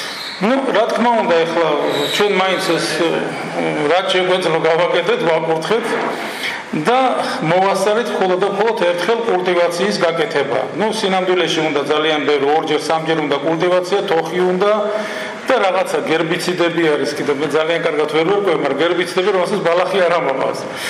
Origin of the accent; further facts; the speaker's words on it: Kakheti, Georgia; აი მაგალითად მე ხლა ალბათ ყველა მიცით კახეთიდან ვარ და პირველი ორი კვირა ჩვენ საზამთროს არავინ არ ჭამთ